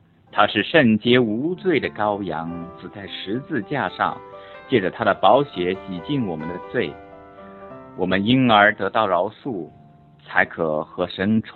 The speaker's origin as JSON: {"language": "Chinese", "country": "China", "said": "我们中国人读圣经总觉得怪怪的，因为文句、用词和文法结构都和中文不一样。"}